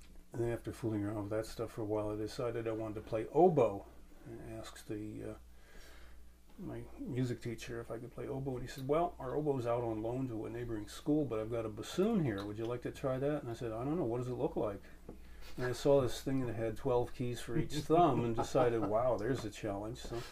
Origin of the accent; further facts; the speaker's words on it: North Plainfield, New Jersey, United States; now in Vermont, United States; No, I was from New Jersey, from North Plainfield, New Jersey.